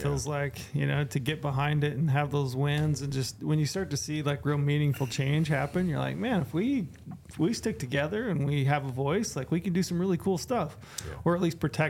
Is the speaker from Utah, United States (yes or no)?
yes; Utah, United States; I mean, growing up in Utah, we have a lot of public land